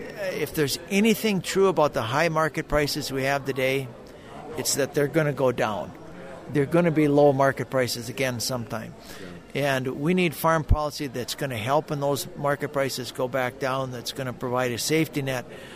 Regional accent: North Dakota, United States; I'm from North Dakota originally. We're kind of a small dairy state.

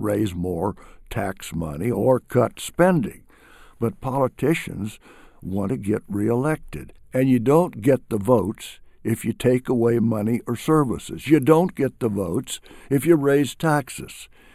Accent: Illinois, United States; Look at my home state of Illinois. We are all but broke.

